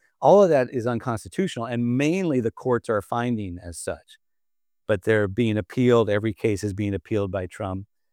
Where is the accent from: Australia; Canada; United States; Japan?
United States; And it's painful for me as an American to see countries and others like kowtow and kiss his behind.